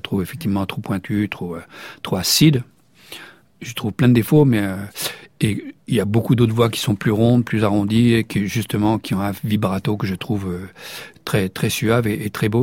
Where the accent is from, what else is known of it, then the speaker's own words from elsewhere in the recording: Lisieux, Normandy, France; born there; Moi, je suis né à Lisieux, c'est 30 kilomètres.